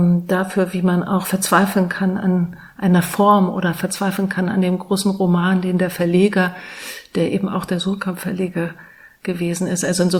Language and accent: German; Greifswald, Mecklenburg-Vorpommern, Germany; now in Berlin, Germany; Meine Eltern wohnen immer noch in der Nähe von Greifswald und ich bin selbst in Greifswald zur Schule gegangen und auch dort geboren, aber ich habe nie dort gelebt.